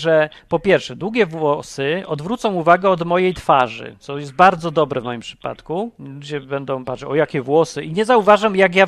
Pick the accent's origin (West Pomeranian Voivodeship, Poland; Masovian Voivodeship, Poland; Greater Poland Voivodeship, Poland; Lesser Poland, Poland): Lesser Poland, Poland; Kraków; bo ja w Krakowie się wychowałem. Tam chodzili.